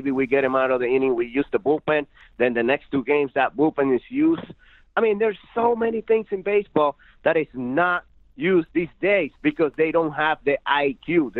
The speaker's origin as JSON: {"language": "English", "country": "Puerto Rico", "said": "I say Puerto Rico because that's where I'm from."}